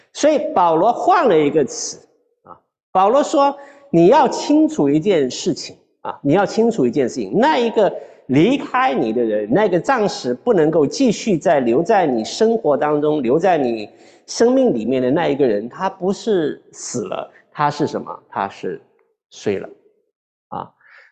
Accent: China; 这个是我们中国人非常传统的一个观念跟看法。

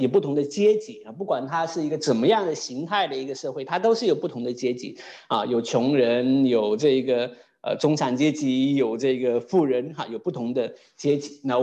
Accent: China; 我们中国人很喜欢用善这个词的

